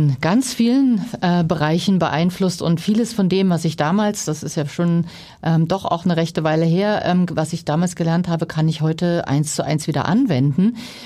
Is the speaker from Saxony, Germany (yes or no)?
no; Berlin, Germany; moved away as an adult; now in United States; Ich bin mit 18 ausgewandert. Ich bin Berlinerin ursprünglich. Und ich bin im Westberlin aufgewachsen. Das war ja so die Mauerstadt, also die Insel.